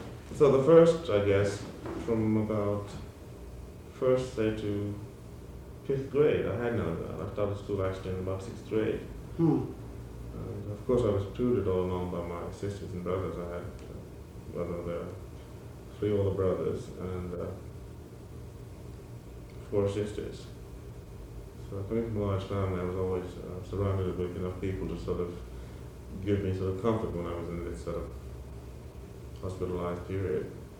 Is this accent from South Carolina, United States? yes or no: yes; Charleston, South Carolina, United States; I was born in Charleston in 1928. And I grew up mainly around musicians